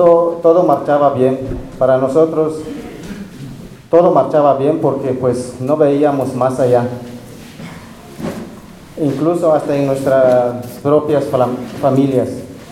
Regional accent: Candelaria, Quintana Roo, Mexico; vengo de la comunidad de Candelaria, del municipio de José María Morelos, del estado de Quintana Roo.

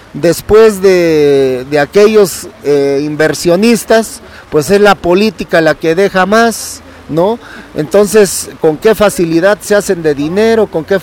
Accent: Oaxaca, Mexico; la que estamos realizando nosotros como maestros oaxaqueños

